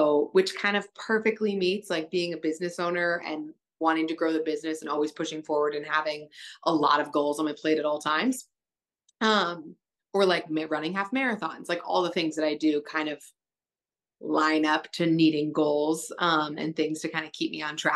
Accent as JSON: {"language": "English", "town": "Lee's Summit", "region": "Missouri", "country": "United States", "tie": "born or raised there", "said": "Yeah. Okay. I was raised in Lee Summit. So Lee Summit High School."}